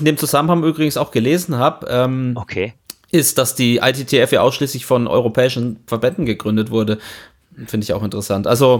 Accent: Bavaria, Germany; als Franke

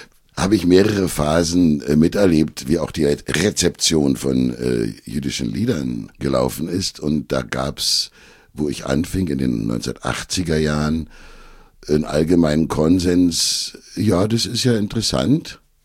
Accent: Berlin, Germany; Ich bin ja aus Köpenick.

